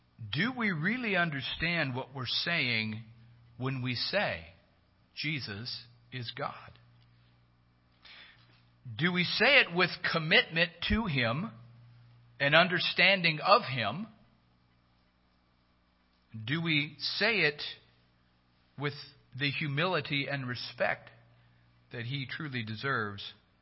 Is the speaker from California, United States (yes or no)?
yes; California, United States; I'm from Northern California, Napa, Sonoma, Mendocino. Many of you know what that is. That's wine country.